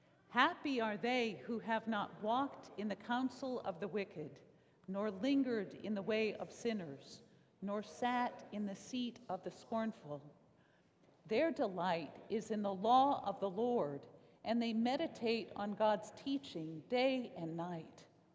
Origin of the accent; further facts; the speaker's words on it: White Bear Lake, Minnesota, United States; when she found out that I was from White Bear Lake